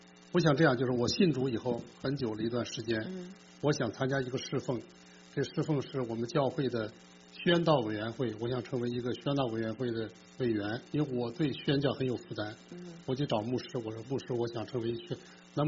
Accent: Beijing, China; 我是北京人，生在北京，长在北京。我是北京理工大学毕业，学的是自动控制和计算机。

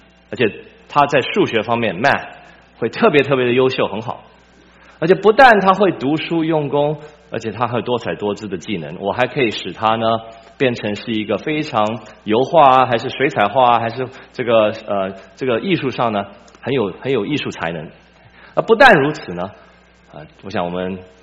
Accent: Taiwan; now in United States; 我在美国可能没有这么多，我以前在台湾长大一段时间

